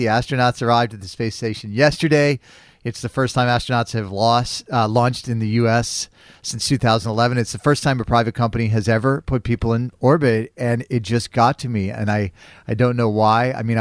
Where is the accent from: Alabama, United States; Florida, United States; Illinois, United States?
Florida, United States; growing up in Florida, and I can remember as even a high school student